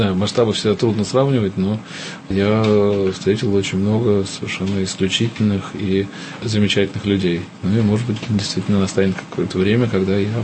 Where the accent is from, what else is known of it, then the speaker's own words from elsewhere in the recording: Moscow, Russia; я родился в России, вырос в России, и тут мое место.